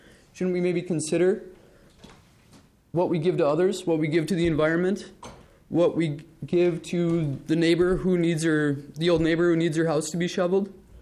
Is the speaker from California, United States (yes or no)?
no; Hayward, Wisconsin, United States; And growing up in Hayward, Wisconsin, there were some tremendous teachers, but there were also some really poor teachers.